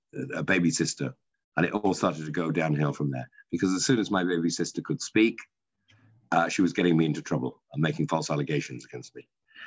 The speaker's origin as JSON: {"language": "English", "town": "Manchester", "region": "North West England", "country": "United Kingdom", "tie": "born there", "said": "I am obviously clearly male. I was born in Manchester, England, on a very cold January night in 1957, which makes me almost exactly, as we speak, 65 and a half years old."}